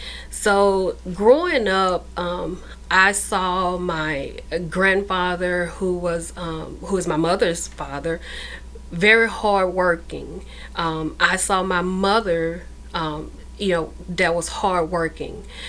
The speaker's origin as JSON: {"language": "English", "region": "Mississippi", "country": "United States", "tie": "born or raised there", "said": "So I grew up on a 100-acre farm who my grandfather bought from, at the time, his slave owner."}